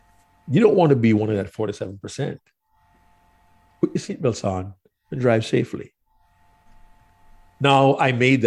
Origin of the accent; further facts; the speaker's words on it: Jamaica; growing up in Jamaica, we didn't always have TV and movies